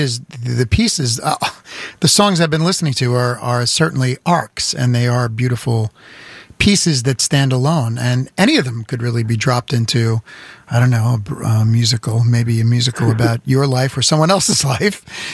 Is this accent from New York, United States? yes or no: yes; Brooklyn, New York, United States; born there; I was born in Flatbush, my friend.